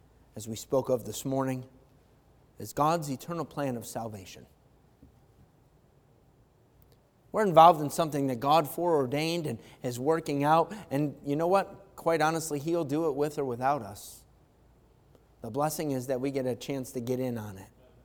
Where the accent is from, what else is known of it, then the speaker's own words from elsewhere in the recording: New York, United States; people would ask, "Where are you from?" You know, they could tell that we're not from around there. And I say, "New York, Western New York."